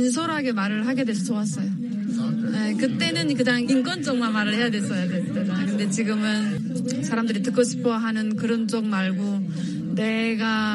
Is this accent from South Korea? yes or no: no; North Korea; moved away; also born or lived in China; 저는 북한에서 뭐 했고 어떻게 북한 탈북했고 그다음에 중국에 무슨 어떻게 살았고